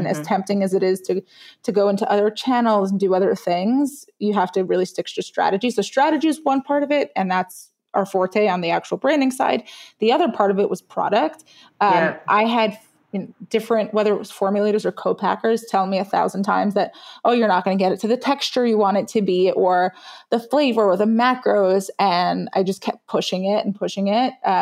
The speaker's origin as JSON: {"language": "English", "town": "Brooklyn", "region": "New York", "country": "United States", "tie": "born or raised there", "said": "growing up in Brooklyn as an immigrant, I grew up, your parents come to this country, they're marvels of McDonald's and American cereals."}